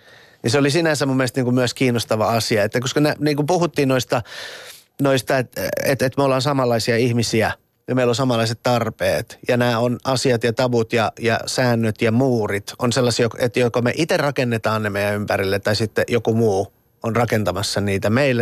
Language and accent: Finnish; Iran; moved away; Mä tuun Iranista ja mulla on ollut vapaa kasvatus